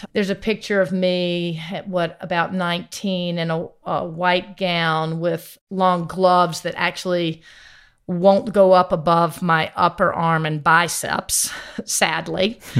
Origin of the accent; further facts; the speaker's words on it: Greenville, United States; You know, I really loved growing up in Greenville. It was, at the time, a great place for me. It's a small place. I could ride my bike everywhere.